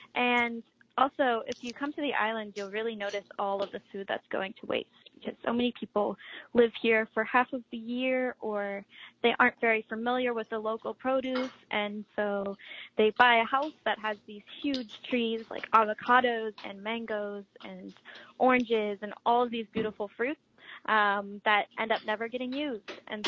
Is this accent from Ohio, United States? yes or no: yes; Cincinnati, Ohio, United States; now in Kauai, United States; I'm not originally from Kauai. I'm from Cincinnati, Ohio.